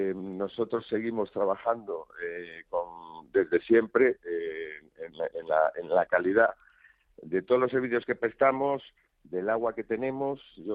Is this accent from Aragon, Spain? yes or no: no; Galicia, Spain; aparte de ser gallego, soy gallego convencido